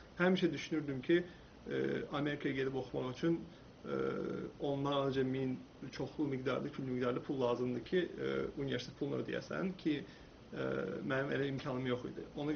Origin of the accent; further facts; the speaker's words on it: Quba, Quba District, Azerbaijan; Qubada oxumuşam, böyümüşəm. Qubada məktəbi Türk liseyini bitirmişəm.